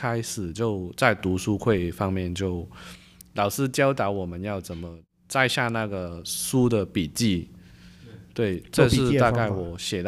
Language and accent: Chinese; Hong Kong; moved away as an adult; now in Taiwan; 选择来台湾读就是那个时候想离开香港一下